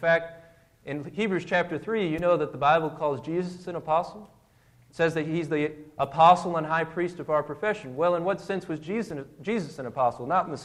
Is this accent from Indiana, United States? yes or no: yes; Indiana, United States; I'm from Indiana, and we have a great basketball team up there sometimes.